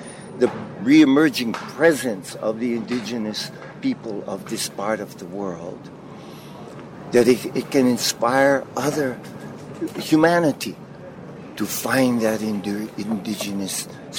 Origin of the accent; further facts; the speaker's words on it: Hawaii, United States; born there; I was born in Hawaii, my mother's Hawaiian, Chinese and stuff, where I have various indigenous roots